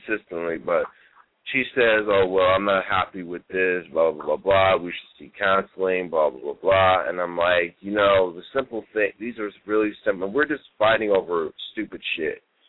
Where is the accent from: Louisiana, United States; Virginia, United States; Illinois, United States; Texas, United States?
Illinois, United States; also born or lived in New Mexico; now in Fort Stewart, United States; I'm originally from Illinois, but I lived in New Mexico for 14 years and now residing in Fort Stewart, Georgia.